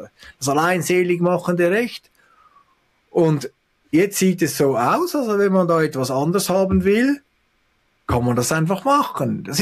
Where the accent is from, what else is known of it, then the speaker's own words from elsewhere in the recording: Switzerland; Und jetzt als Schweizer bin ich da etwas stutzig